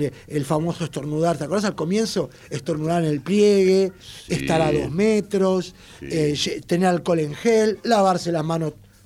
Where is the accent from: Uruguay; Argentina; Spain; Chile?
Argentina; seres que somos argentinos y argentinas que habitamos aquí